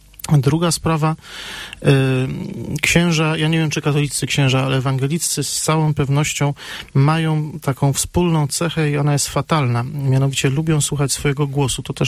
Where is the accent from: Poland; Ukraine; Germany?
Poland; Greater Poland Voivodeship; jak to się u mnie w Wielkopolsce mówi